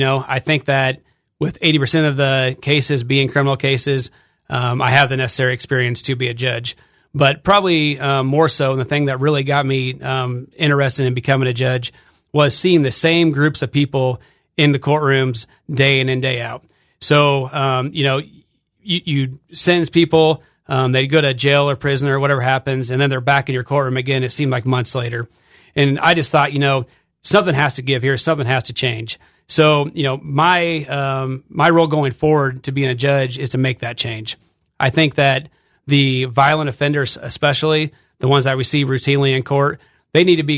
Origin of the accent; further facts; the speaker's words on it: Monmouth, Illinois, United States; So my background is that I'm from Monmouth. I was born and raised in that area.